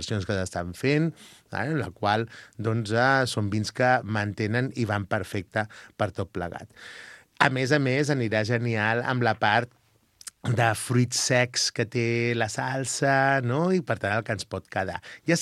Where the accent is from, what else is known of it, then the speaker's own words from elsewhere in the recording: Lleida, Catalonia, Spain; com som gent de Lleida, doncs al final agafem un costet de Segre